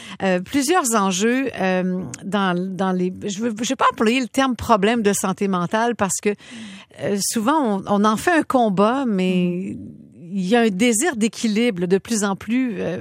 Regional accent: Quebec, Canada; qui est la référence en remise en forme chez nous au Québec

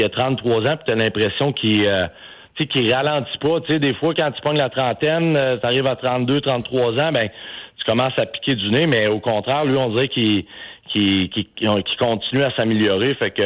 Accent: Quebec City, Quebec, Canada; on vient de la même place, on vient de Québec.

